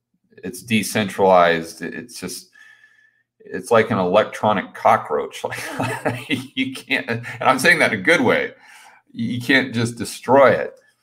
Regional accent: United States; I'm an American, and I think the Constitution is one of the most amazing things

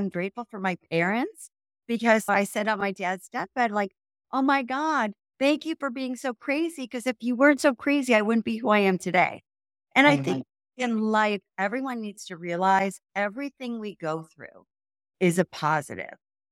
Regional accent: Ohio, United States; I never wanted to leave my hometown. I grew up in a town of 2,500 people in a small town outside of Cleveland, Ohio, called Sugar Falls.

